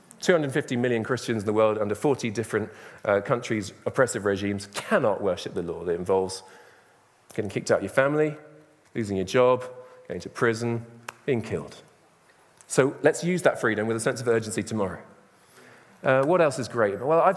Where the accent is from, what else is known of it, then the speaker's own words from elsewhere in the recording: England, United Kingdom; As English people, I think our national pastime is moaning, isn't it?